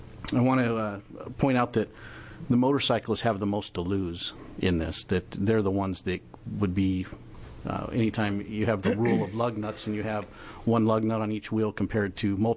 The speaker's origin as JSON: {"language": "English", "region": "Oregon", "country": "United States", "said": "while I'm from Klamath County, this doesn't have a huge effect on traffic. Our traffic jams are usually cattle drives or something similar."}